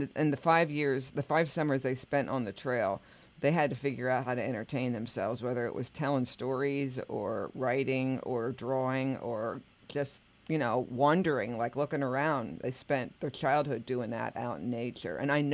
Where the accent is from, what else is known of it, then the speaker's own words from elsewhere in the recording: Pennside, Pennsylvania, United States; I grew up outside of Reading in mm-hmm. Pennside, mm-hmm. in just an old suburb.